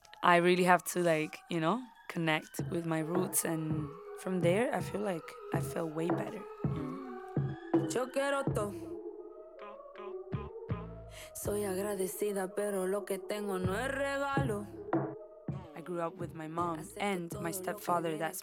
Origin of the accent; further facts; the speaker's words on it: Italy; first language Spanish; English is a second language; it was obviously a big cultural shock because I didn't speak the language. Me and my mom, we spoke only Spanish.